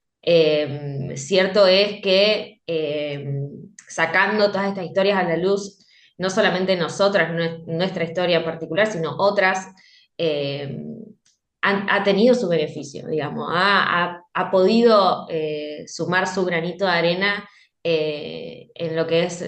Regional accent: Santa Cruz, Argentina; los primeros meses que me vine a estudiar a Rosario, yo soy del sur, de Santa Cruz.

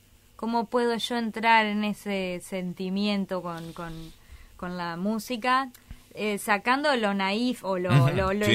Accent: Paraná, Entre Ríos, Argentina; born there

